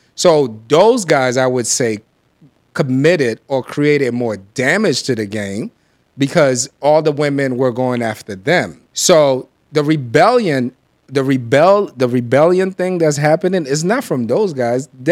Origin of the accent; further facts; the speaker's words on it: Brooklyn, New York, United States; also born or lived in Chicago, United States; Brooklyn and Chicago.